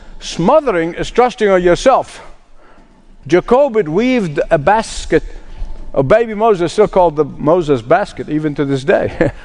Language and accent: English; Egypt; born or raised there